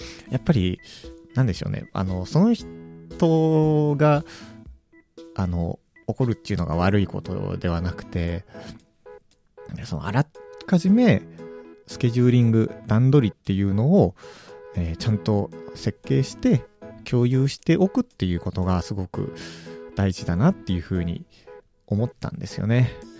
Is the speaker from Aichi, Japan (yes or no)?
no; Akita, Japan; 自分は地元秋田県なんですけども、